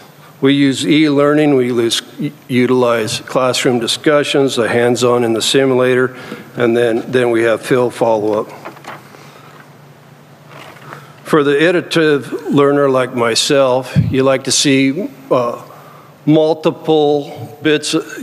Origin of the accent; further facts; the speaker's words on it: Wyoming, United States; You know, I'm from Wyoming, and I used to train colts to lead.